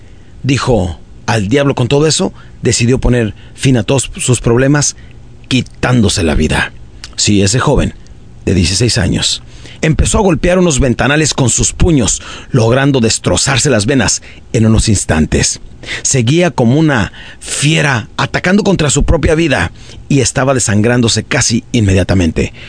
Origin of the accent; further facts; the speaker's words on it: Ciudad Juárez, Chihuahua, Mexico; yo crecí en Ciudad Juárez, Chihuahua, nací en un pueblito de Chihuahua que se llama Parral, Chihuahua, y crecí de los 7 años en adelante. Cuando mi padre nos abandonó, mi madre se cambió a Ciudad Juárez y de ahí empezamos a vivir.